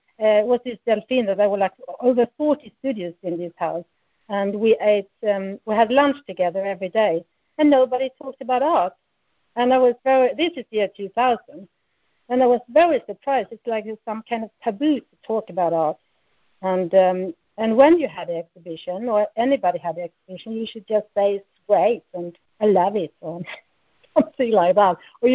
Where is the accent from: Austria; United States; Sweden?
Sweden; also born or lived in Copenhagen, Denmark; now in Berlin, Germany; I moved to Berlin in 1993. I was studying in Copenhagen. I'm from Sweden. But I moved to Berlin very early.